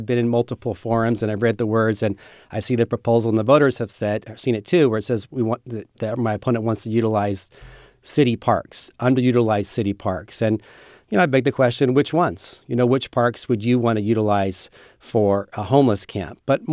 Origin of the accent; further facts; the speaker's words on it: Sacramento, California, United States; Well, I grew up here in Sacramento in a single-parent family.